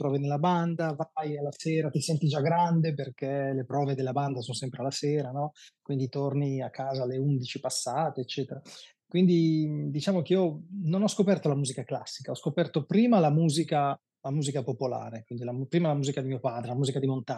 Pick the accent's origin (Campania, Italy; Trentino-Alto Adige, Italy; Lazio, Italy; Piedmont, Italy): Trentino-Alto Adige, Italy; io sono originario del Trentino Alto Adige